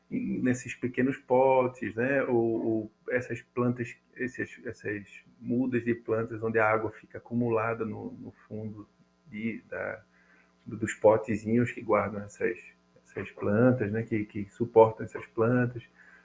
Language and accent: Portuguese; Recife, Pernambuco, Brazil; eu sou do Recife